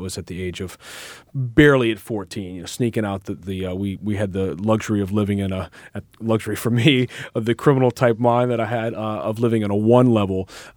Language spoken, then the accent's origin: English; New Orleans, Louisiana, United States; I grew up in New Orleans with a company called Hubig's Pies, which is still around today